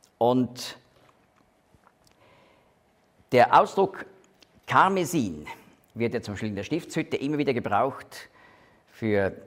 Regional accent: Switzerland; das muss man als Schweizer lernen, wirklich, Zunge zwischen die Zähne und dann the.

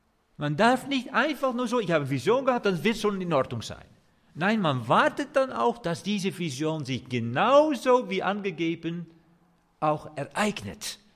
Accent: Netherlands; German is a second language; ich als Holländer irgendwie anders ticke.

